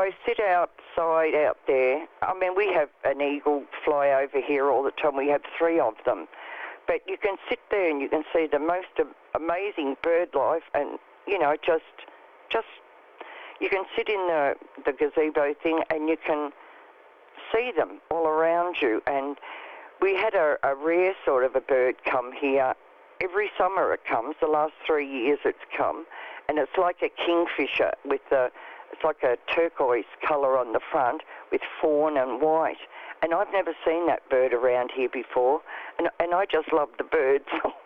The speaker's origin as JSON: {"language": "English", "town": "Melbourne", "region": "Victoria", "country": "Australia", "tie": "born or raised there", "also_born_or_lived": "Warrnambool", "said": "Well, my father was in the war and we lived with my grandmother down Warrnambool. And when he came back from the war, we moved to Melbourne."}